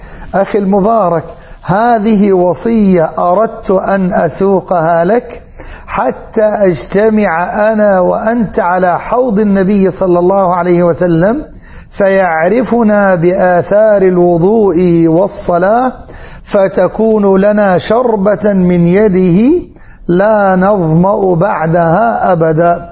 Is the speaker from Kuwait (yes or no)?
no; Egypt; اللهم اجعل بلادنا مصر وسائر بلاد المسلمين واحة للأمن والأمان